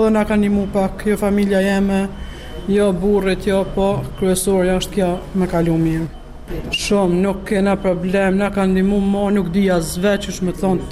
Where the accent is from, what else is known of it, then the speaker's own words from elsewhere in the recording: Gjakova, Gjakova District, Kosovo; Jam nga Gjakova